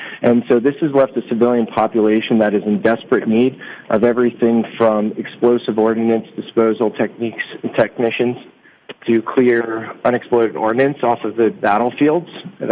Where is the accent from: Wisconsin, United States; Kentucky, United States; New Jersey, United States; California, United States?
New Jersey, United States; I'm from New Jersey originally, but so living across in PA, that's where we're from.